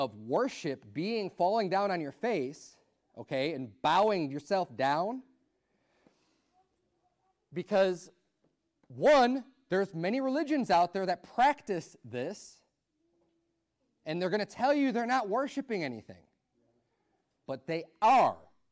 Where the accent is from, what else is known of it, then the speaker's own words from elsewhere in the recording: United States; Now, I'm an American, right?